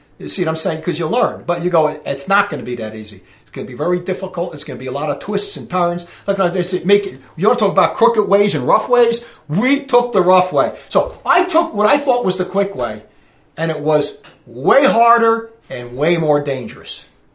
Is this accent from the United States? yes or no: yes; Newark, New Jersey, United States; What I'm trying to get at is I'm coming from Newark, New Jersey. I'm a city boy, and I'm now a masterful mountain climber.